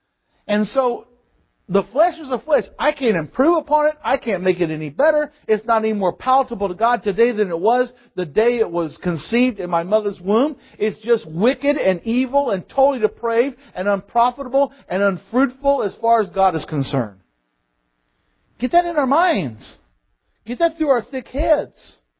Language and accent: English; Boonville, Missouri, United States; I'm working with a young couple in Missouri. back in Boonville, my hometown